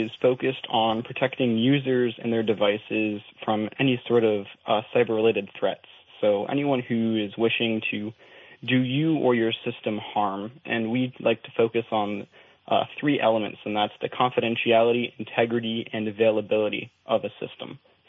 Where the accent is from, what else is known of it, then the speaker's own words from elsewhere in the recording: Burlington, Vermont, United States; born there; now in Williston, United States; I was born in Burlington, and I currently live in Williston, Vermont.